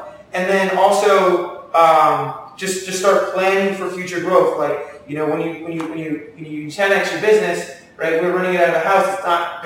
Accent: Miami, Florida, United States; now in Greensboro, United States; But I was born and raised in Miami and came up to Greensboro and didn't know anybody.

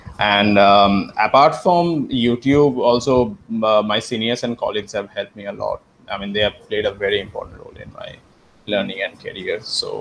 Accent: Kolkata, West Bengal, India; now in Bangalore, India; I'm based out of Bangalore. So I'm born and raised in Kolkata.

